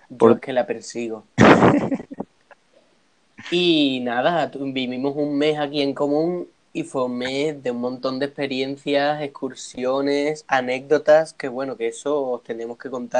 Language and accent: Spanish; Chiclana de la Frontera, Andalusia, Spain; Y yo somos de Chiclana de la Frontera, provincia de Cádiz. Un lugar maravilloso, costero.